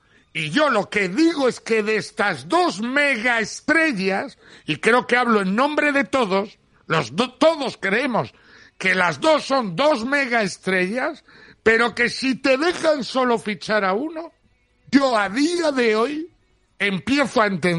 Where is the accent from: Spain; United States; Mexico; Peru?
Spain; Cantabria; Está en mi pueblo, aquí, en Ondalla.